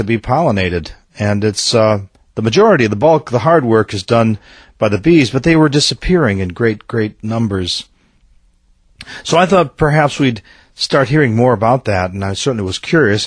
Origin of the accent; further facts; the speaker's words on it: Minnesota, United States; But I'm a Minnesotan, so it has a particular significance to me.